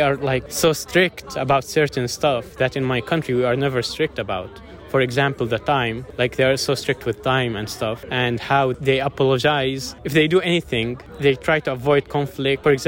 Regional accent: Saudi Arabia; English is a second language; moved away as an adult; now in Japan; I'm from Saudi Arabia. I'm 23 years old and I have been here for 5 years.

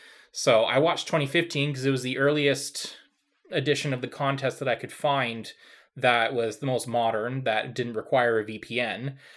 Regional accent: Canada; I am a Canadian Eurovision fan.

